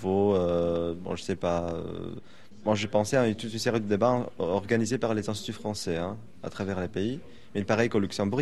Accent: Romania; je suis de Roumanie, 20 ans. Je suis étudiant en sciences politiques, deuxième année

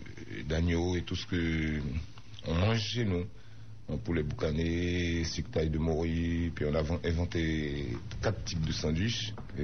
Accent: French Guiana; je suis guyanais. Ça fait 23 ans qu'on était à la Porte des Lilas avant de déménager pour venir ici.

